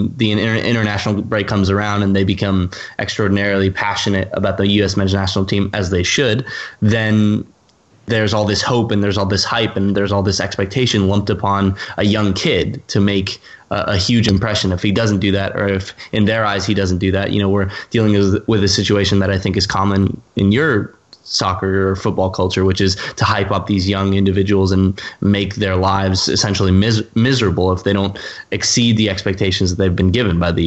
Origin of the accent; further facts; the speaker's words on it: United States; I think if there's one thing I'd like to highlight in terms of the United States, being an American myself